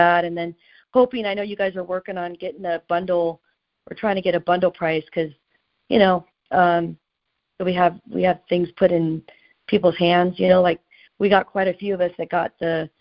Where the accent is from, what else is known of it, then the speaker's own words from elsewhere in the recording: California, United States; Yeah, I'm from California. We're right in between Sacramento County and Sonoma County.